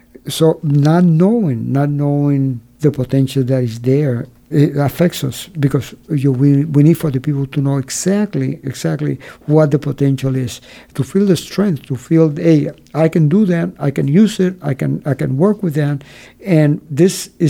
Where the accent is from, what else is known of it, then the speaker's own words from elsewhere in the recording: San Sebastian, Puerto Rico; A lot of the work in my hometown in San Sebastian, the mayor of San Sebastian, he took all the retired workers from the energy company